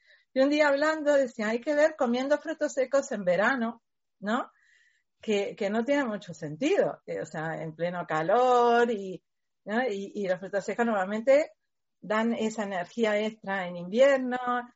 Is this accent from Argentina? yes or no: no; Uruguay; now in Spain; yo soy de Uruguay, llegué aquí a España en 2002